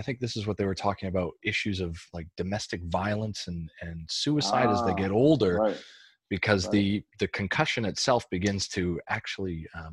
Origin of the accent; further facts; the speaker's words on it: Canada; So when I'm from Canada originally